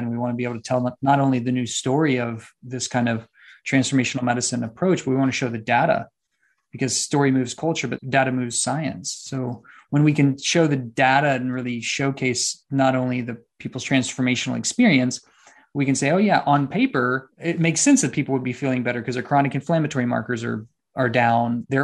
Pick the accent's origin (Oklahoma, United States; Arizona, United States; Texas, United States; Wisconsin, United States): Texas, United States; San Antonio; Right now I'm in Austin, Texas, back home. I'm from San Antonio in Austin.